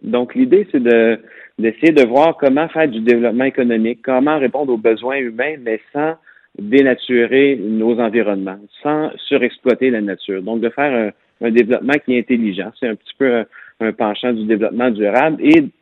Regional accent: Quebec, Canada; à quoi ça sert de faire des interventions chez nous au Québec

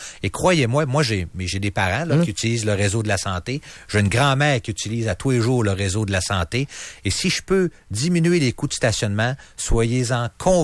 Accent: Quebec City, Quebec, Canada; je suis de Québec

